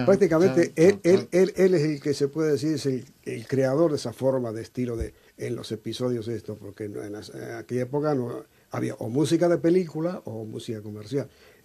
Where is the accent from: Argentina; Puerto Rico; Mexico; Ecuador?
Argentina; moved away; Yo soy argentino, ¿ya? Pero yo llevo muchísimos años aquí.